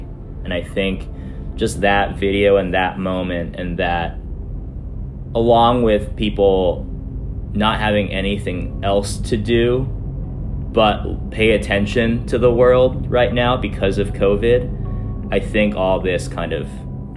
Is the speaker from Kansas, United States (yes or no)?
yes; Kansas, United States; I'm a director at Jubilee. I'm Asian American, grew up in Kansas.